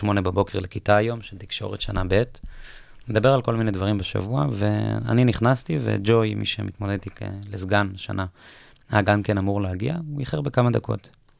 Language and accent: Hebrew; Triangle, Israel; now in Herzliya, Israel; אני חי, אני גר עכשיו בהרצליה, אבל במקור אני מאזור, אני גם מושב סלית, אבל אזור המשולש.